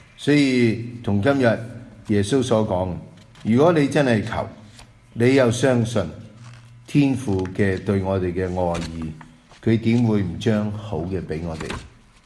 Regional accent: China; 这一份的好像我们中国人都有这些说话呢，推己及人

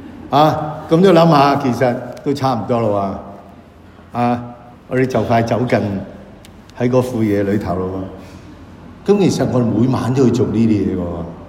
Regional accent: China; 我哋中國人講叫雜種，即係唔得純種啦。

